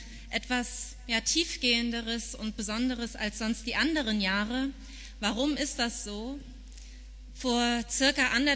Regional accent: East Germany, Germany; Genau wie vor 30 Jahren, 1989, im Osten unseres Landes, wo ich aufgewachsen bin.

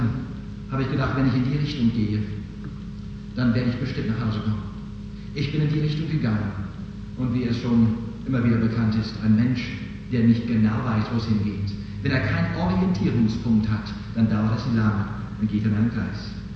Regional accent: Canada; German is a second language; moved away; In Kanada, wo ich groß geworden bin, in Mittelkanada, haben wir im Winter furchtbare Schneestürme.

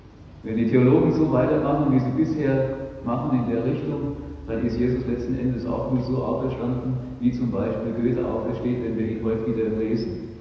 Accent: Rhineland-Palatinate, Germany; ich komme aus der Pfalz drüben

